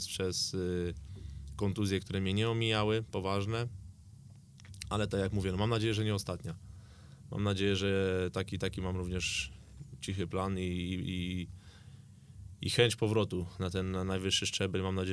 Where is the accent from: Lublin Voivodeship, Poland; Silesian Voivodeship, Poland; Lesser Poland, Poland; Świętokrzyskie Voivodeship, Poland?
Świętokrzyskie Voivodeship, Poland; Kielce; bo pochodzę z Kielc, tam się urodziłem